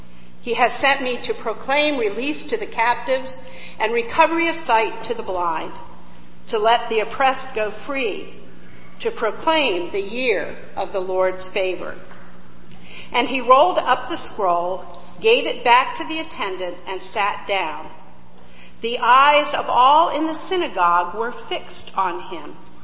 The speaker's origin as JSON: {"language": "English", "town": "Harrisburg", "region": "Pennsylvania", "country": "United States", "tie": "born or raised there", "said": "I grew up in the Harrisburg, Pennsylvania area, and back in 2005, I was had started as chaplain at Schuyler Hospital and Seneca View Skilled Nursing Facility"}